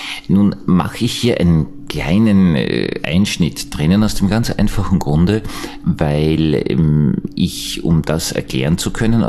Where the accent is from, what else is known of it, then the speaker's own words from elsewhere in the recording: Austria; Das wundert mich als Österreicher natürlich gewaltig